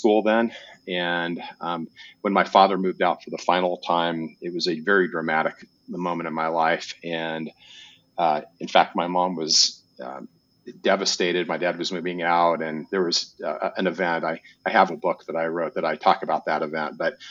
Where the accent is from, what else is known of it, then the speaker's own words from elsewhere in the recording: Akron, Colorado, United States; born there; Well, I'm the fourth generation Coloradoan, kind of a small town country boy. I was born out in Akron, Colorado, which is on the prairie of northeastern Colorado.